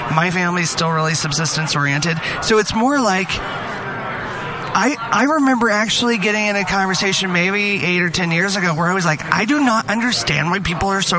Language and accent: English; Alaska, United States; and you know, I'm from Alaska